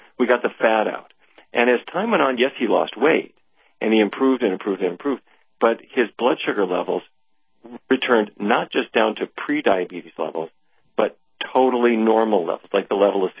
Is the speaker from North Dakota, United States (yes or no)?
yes; North Dakota, United States; I grew up in North Dakota. My father was the diabetes expert for the town